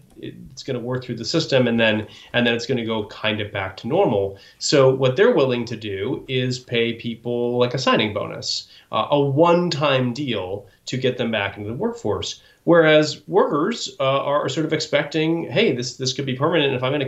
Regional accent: Oregon, United States; Well, first off, I'm from Oregon, and we never mess up IPA versus IPO, really.

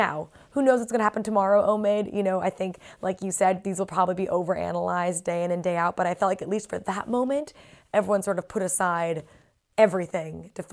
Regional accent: United States; listen, I'm American, I knew of Philip

